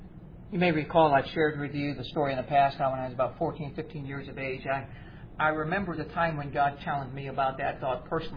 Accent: United States; Let's face it, growing up in America, it's pretty easy to be a Christian.

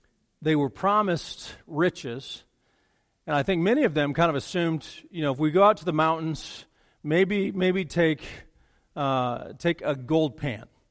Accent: Colorado, United States; Most of you know that I grew up in Colorado

